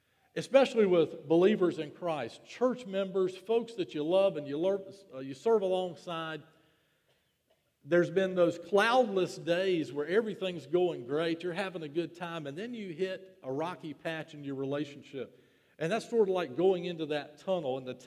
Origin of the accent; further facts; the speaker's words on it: Winston-Salem, North Carolina, United States; I'm from the Piedmont in Winston-Salem